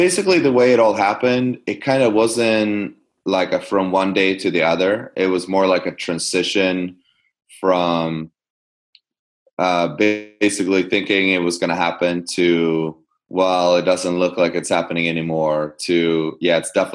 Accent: Sweden; English is a second language; Yeah, I was ranked number two in the country growing up in Sweden.

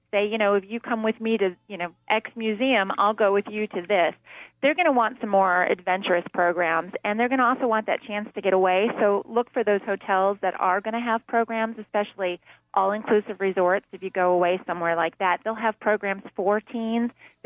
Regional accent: Florida, United States; I'm from Florida, and I have a tendency of saying Disney World instead of just saying

